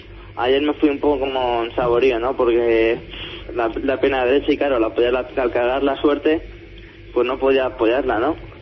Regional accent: Madrid, Community of Madrid, Spain; Yo de Alameda de Osuna.

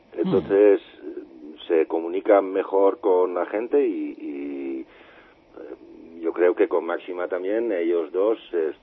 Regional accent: Friesland, Netherlands; Sí, la provincia Friesland

